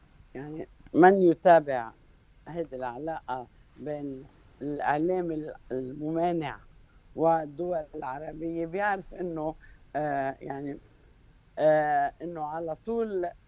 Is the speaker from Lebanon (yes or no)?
yes; Lebanon; نحن كلبنانيه